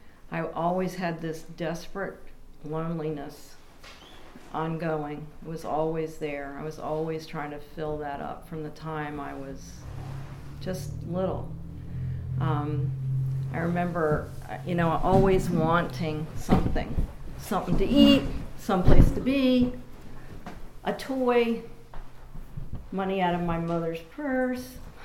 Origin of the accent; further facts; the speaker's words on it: Washington, District of Columbia, United States; I couldn't find my way out of Washington, D.C., in my hometown.